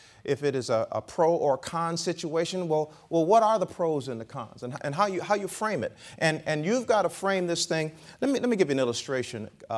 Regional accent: Chicago, Illinois, United States; born there; I was born in the inner city. I didn't want to go back. I knew nothing about the suburbs of Chicago.

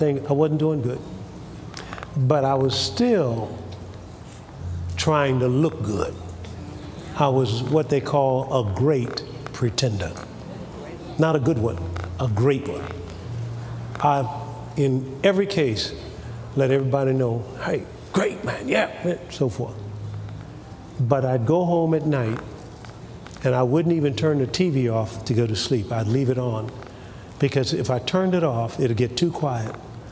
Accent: Tuskegee, Alabama, United States; I had been in church when I was a kid growing up in Tuskegee, Alabama

